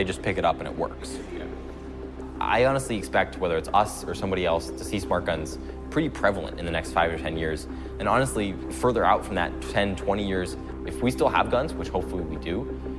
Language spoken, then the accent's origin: English; Boulder, Colorado, United States; And I'm from Boulder, Colorado, which is about a half an hour away from Aurora.